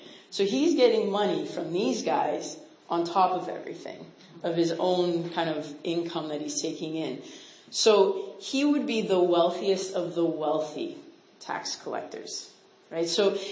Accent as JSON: {"language": "English", "country": "Philippines", "tie": "born or raised there", "lives_now": "Canada", "said": "So I grew up in the Philippines, but then my family came back to Canada."}